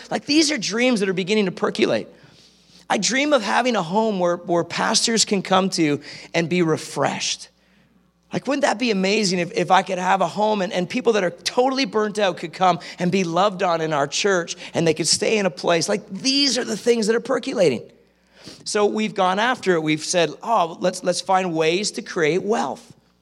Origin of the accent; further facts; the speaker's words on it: Canada; born there; Every once in a while, I thought, Lord, I was born in Canada.